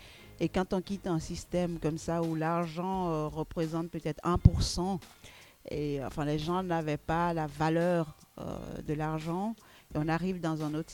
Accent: Benin; moved away as an adult; Au Bénin, à Dahomey, je suis née là-bas. J'y ai passé 18 années de ma vie avant d'arriver ici.

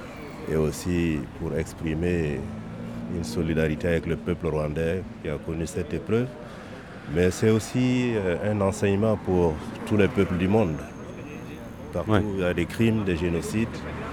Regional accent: Burkina Faso; Moi, je suis burkinabé. Ouais. Voilà, je suis burkinabé. Je vis ici

